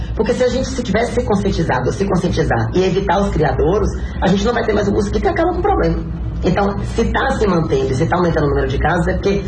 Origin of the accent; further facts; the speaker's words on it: Vitória da Conquista, Bahia, Brazil; eu sou da Bahia, aí todo mundo, Bahia? Eu falo, Bahia, Salvador? Eu falo, não, Vitória da Conquista.